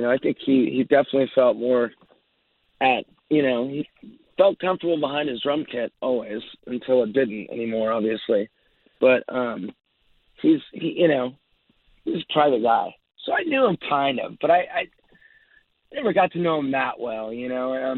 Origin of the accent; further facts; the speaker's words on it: California, United States; You know, I grew up down in Orange County, Southern California, so they weren't really listening to hard rock that much.